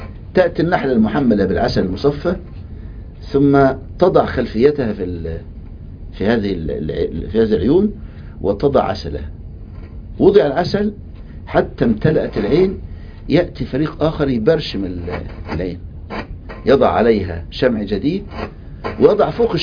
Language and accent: Arabic; Egypt; عندنا في مصر